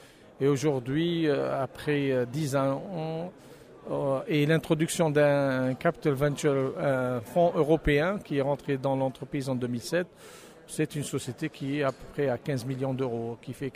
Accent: Algeria; also born or lived in United States; j'ai fait mes études aux États-Unis. J'ai travaillé dans la Silicon Valley et je suis rentré chez moi en Algérie

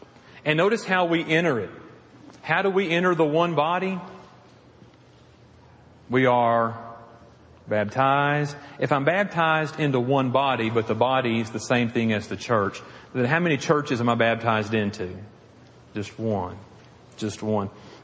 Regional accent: Piedmont, Alabama, United States; There's a congregation on Highway 278, one on Highway 9, and then there was the one that I grew up at on Memorial Drive.

